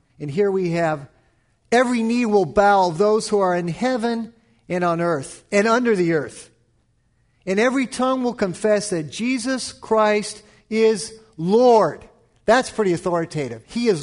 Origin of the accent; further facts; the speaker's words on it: California, United States; I'm from California, so I can say these things